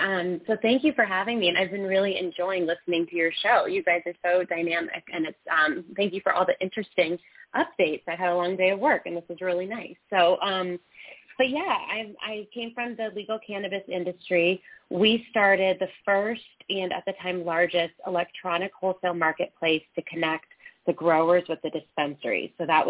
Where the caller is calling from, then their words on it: Denver, Colorado, United States; I'm calling from Denver.